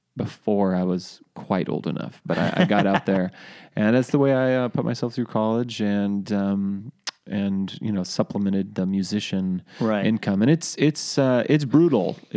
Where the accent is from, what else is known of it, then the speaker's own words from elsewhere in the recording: Cambria, California, United States; And so, although I'm from Cambria, like I spent almost as much time in San Luis Obispo as a kid.